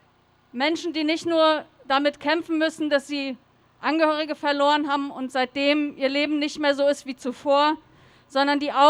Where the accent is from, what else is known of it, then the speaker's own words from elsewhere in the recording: Hanau, Hesse, Germany; Ich bin aus Hanau